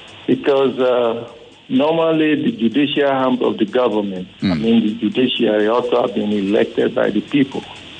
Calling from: Oba, Nigeria; calling from Oba.

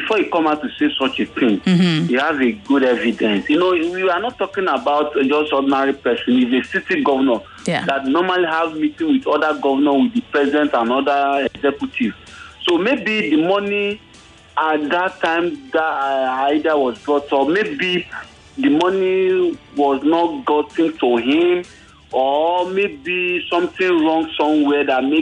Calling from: Ibadan, Oyo, Nigeria; I'm calling from Ibadan.

